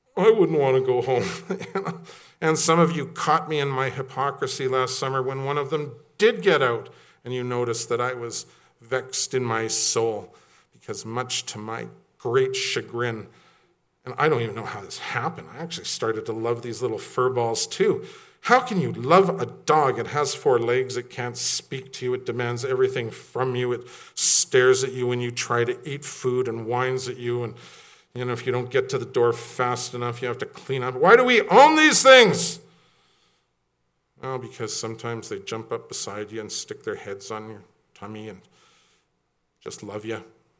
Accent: Salmon Arm, British Columbia, Canada; Now, I grew up in Salmon Arm, BC.

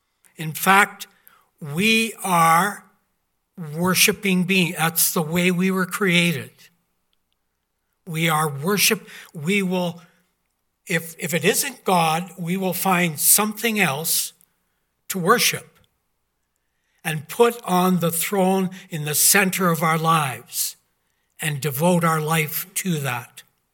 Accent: Creston, British Columbia, Canada; when I was growing up in Creston, BC, my parents' home where I grew up

